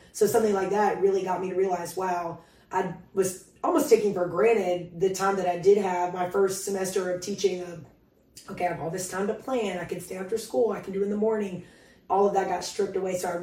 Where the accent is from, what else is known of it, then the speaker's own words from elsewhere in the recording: Sumter, South Carolina, United States; I'm from Sumter, South Carolina, born and raised.